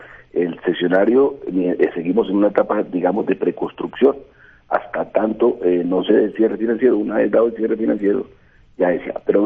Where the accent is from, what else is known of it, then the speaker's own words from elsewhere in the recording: Barranquilla, Atlántico, Colombia; porque entendemos como ribereños que somos, como barranquilleros, como colombianos